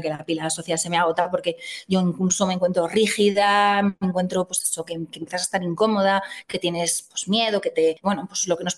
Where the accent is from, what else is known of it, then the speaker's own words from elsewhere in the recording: Valencia, Valencian Community, Spain; moved away as an adult; also born or lived in Madrid; Me fui de Valencia para estudiar un máster en Madrid, que en ese momento no estaba en Valencia, sobre comunicación y arte.